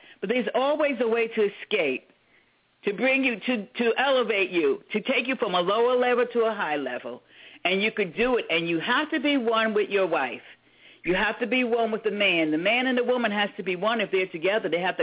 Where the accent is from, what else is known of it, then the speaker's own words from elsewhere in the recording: The Bronx, New York, United States; And when we grew up in the Bronx, my household had everything it needed